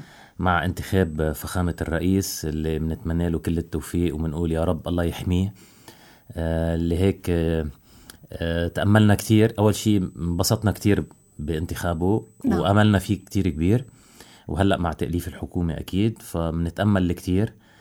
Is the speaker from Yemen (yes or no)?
no; Sidon, South Governorate, Lebanon; أنا من صيدا